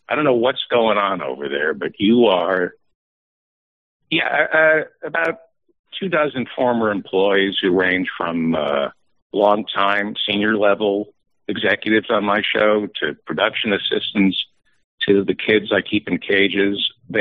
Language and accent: English; Greenwich, Connecticut, United States; It was a small town, Greenwich, Connecticut. I had to share a floor with my maid.